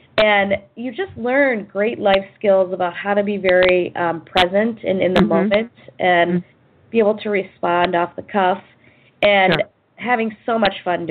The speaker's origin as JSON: {"language": "English", "town": "Chicago", "region": "Illinois", "country": "United States", "tie": "born or raised there", "also_born_or_lived": "Fairview Park, Ohio / New Jersey", "said": "So I was born in the Midwest in Fairview Park, Ohio, and moved around a little bit until I was 11 years old. I lived in New Jersey for about 8 years, and then I landed in Chicago"}